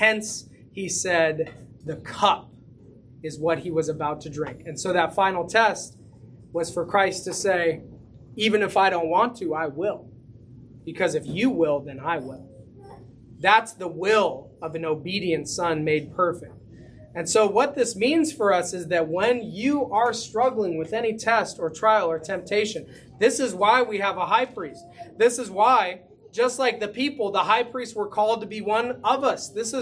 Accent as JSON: {"language": "English", "region": "California", "country": "United States", "said": "I came from the San Francisco Bay Area, where every different ethnicity worships together every Sunday."}